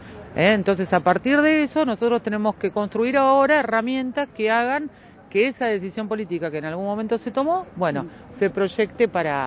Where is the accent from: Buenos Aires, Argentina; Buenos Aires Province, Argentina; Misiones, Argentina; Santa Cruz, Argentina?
Santa Cruz, Argentina; El Calafate; no por mí, que soy de Calafate, sino que somos muchos lo que hoy...